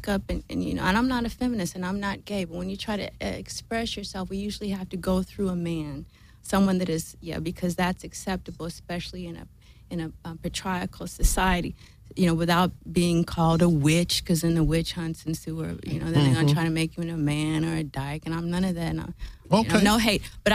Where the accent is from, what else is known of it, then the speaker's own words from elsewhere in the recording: Inglewood, California, United States; born there; I was born here in Inglewood. I went to private schools all my life except for third grade.